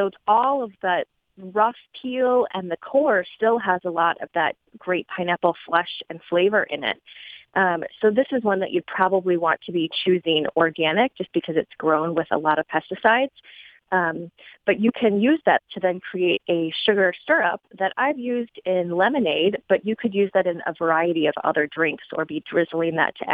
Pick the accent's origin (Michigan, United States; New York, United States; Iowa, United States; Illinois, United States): Michigan, United States; Grand Rapids; I'm from Grand Rapids, so I always love any chance to get back to the city.